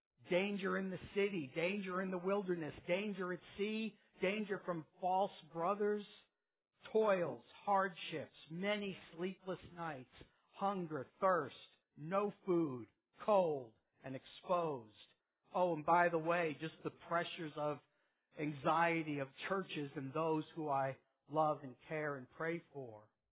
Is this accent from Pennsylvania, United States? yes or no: no; New York, United States; I'm Jewish. I'm from New York. I came to know Christ when I was 29 years old.